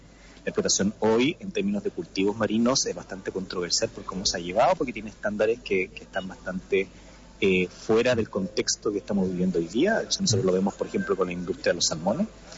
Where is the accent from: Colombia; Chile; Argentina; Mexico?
Chile; tú estás en España, yo soy chileno